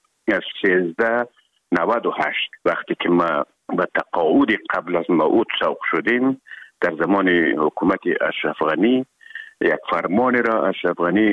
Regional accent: Herat, Afghanistan

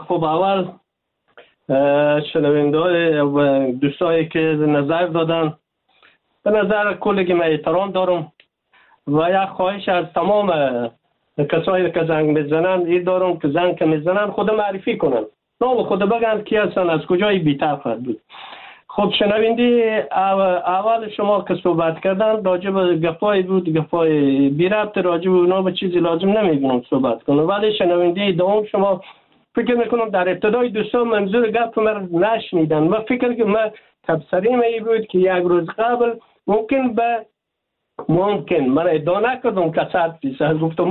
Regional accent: Afghanistan; ما افغان هستیم

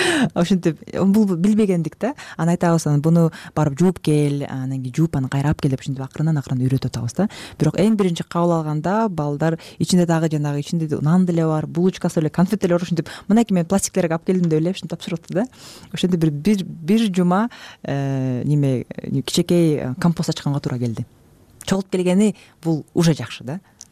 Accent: Talas Region, Kyrgyzstan; also born or lived in Bishkek / Zurich; мен мындай Бишкекте жүрүп, анан Цюрихте жашап, бүгүн Таласка барам, өзүм Таластан болом.

